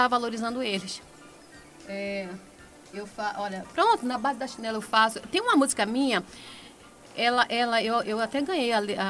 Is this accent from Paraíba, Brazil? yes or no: no; São Paulo, Brazil; also born or lived in Paraná; Aí do Paraná, me divorciei, voltei para São Paulo. E eu falei assim, eu vou voltar pra minha terra, porque é lá que eu sou acolhida